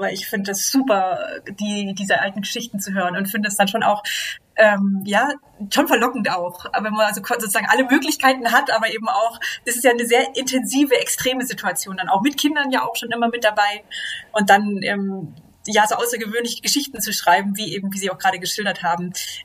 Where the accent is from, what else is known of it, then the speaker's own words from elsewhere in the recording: Southern Germany, Germany; Ich bin hier tatsächlich ganz im Süden Deutschlands aufgewachsen, auch im konservativ geprägten Süden Deutschlands mit wirklich klassischen Rollenbildern.